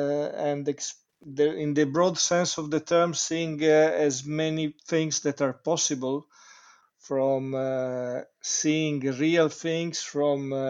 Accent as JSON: {"language": "English", "town": "Ivrea", "region": "Piedmont", "country": "Italy", "said": "So I am from Italy, the north part of Italy, 50 kilometers from Turin. Is the town of 20,000 inhabitants that is called Ivrea."}